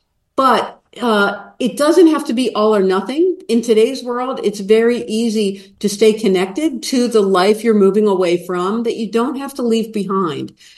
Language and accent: English; Baltimore, Maryland, United States; moved away as an adult; also born or lived in Waterford, Ireland / Paris, France / Panama; I'm an American, grew up in Baltimore, Maryland, but I moved when I was 35 years old to Waterford, Ireland, and then Paris, and then Panama.